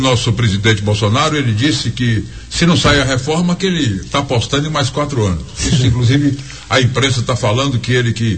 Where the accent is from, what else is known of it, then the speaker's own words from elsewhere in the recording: Bahia, Brazil; a gente vai continuar sendo baiano